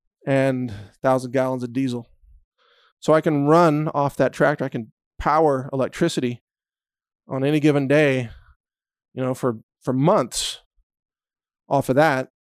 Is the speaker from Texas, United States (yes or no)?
yes; Texas, United States; all the typical firearms and ammunition you might expect since I'm a Texan.